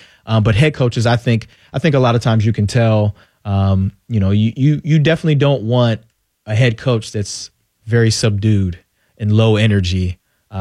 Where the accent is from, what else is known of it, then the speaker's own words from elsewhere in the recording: Columbus, Ohio, United States; I mean, I grew up in Columbus, go to school in Toledo, start my career with the Browns in Cleveland.